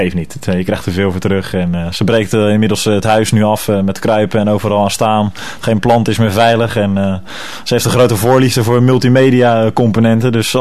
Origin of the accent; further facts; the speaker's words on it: Capelle aan den IJssel, South Holland, Netherlands; also born or lived in Rotterdam; Ik ben in Rotterdam geboren. Op de Bergse Laan. En toen ik bijna 3 was, zijn we verhuisd naar Capelle. En nog steeds woonzaam in Capelle. Inmiddels mijn eigen huisje. Tweede huisje. Eerst hier in Schollevaar gewoond. En nu schuin achter VV Capelle in de wijk Middelwatering.